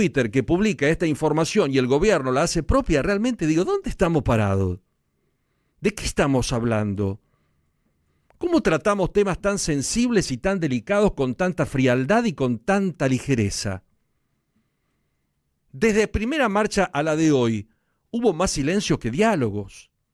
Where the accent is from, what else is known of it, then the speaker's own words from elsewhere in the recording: Argentina; soy argentino, vivo en el país, pago los impuestos y quiero seguir viviendo en la Argentina.